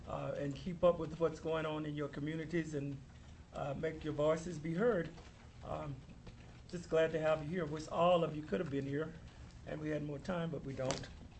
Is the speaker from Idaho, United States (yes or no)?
no; Chugiak, Alaska, United States; now in Juneau, United States; my hometown is Chugiak, but I live here in Juneau now, where I work for the state.